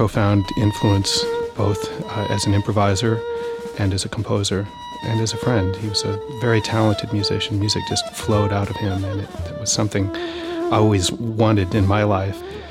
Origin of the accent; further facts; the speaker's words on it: Los Angeles, California, United States; Nels and Alex and I grew up in Los Angeles